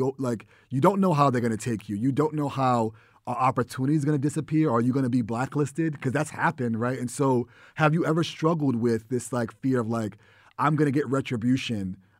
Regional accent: Bronx, New York, United States; You know, I'm from the Bronx originally. I was fortunate to be able to go to middle school and high school in the suburbs, right?

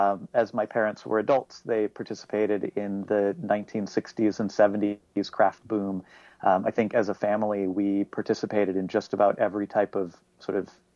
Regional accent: Lincoln, Nebraska, United States; I grew up in Lincoln, Nebraska, and joined bands and was part of the Nebraska music scene that kind of later exploded.

